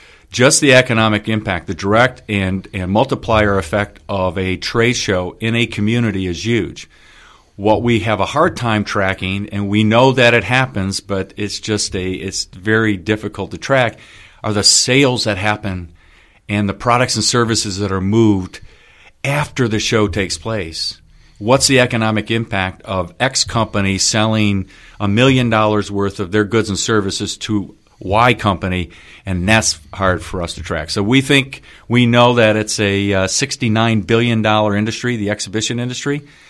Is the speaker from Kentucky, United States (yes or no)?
no; Detroit, Michigan, United States; Yeah, I grew up in Detroit, hockey town, USA, and I don't play anymore.